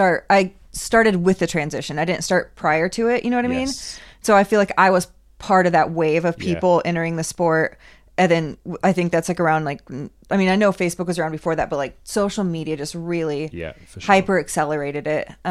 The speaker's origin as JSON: {"language": "English", "region": "Washington", "country": "United States", "tie": "born or raised there", "lives_now": "Colorado, United States", "said": "I grew up in Washington State, and so I'm no stranger to the rain. And I live in Colorado"}